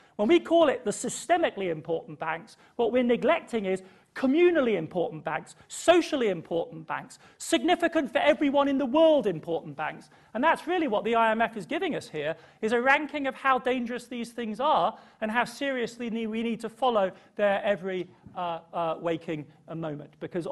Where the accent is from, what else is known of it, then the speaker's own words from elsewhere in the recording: Germany; accent: English; I grew up in Germany. I have a British passport. I sound English, but all of my essential reference points are Bessie. I'm a West German.